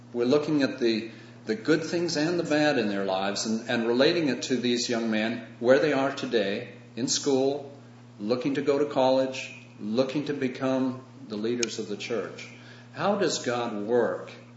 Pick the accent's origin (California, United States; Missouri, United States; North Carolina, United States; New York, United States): North Carolina, United States; Winston-Salem; We're from North Carolina, Winston-Salem, North Carolina.